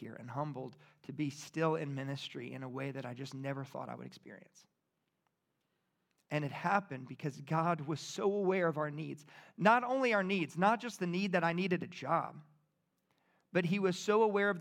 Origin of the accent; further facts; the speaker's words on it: New Iberia, Louisiana, United States; I grew up in New Iberia, but I grew up with Seth.